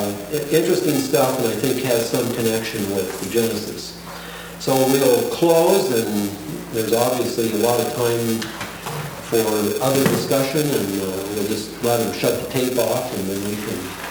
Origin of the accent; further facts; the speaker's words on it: United States; for me to say I'm an American and I'm a Lutheran